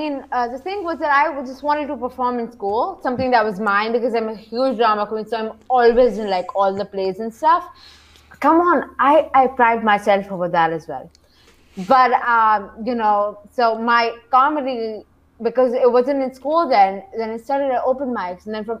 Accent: Islamabad, Islamabad Capital Territory, Pakistan; I am from Islamabad, Pakistan, and I'm a stand-up comedian.

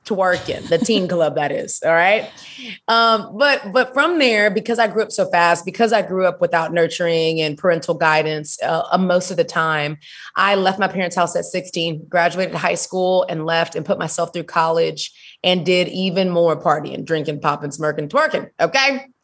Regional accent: Houston, Texas, United States; now in Atlanta, United States; I live in Atlanta, Georgia, but I am from Houston, Texas, baby.

